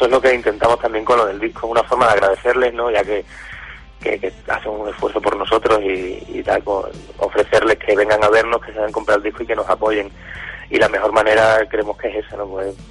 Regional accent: Colombia; also born or lived in Spain; yo nací en Domenito, pero en razón de que mi padre era colombiano, pasé pues buena parte de mi infancia allí y parte también de la adultez. Estoy un poco a caballo entre los dos países, entre Colombia y España.

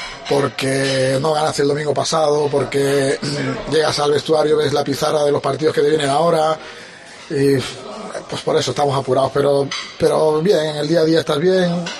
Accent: Cádiz, Andalusia, Spain; De Cádiz, Cádiz.

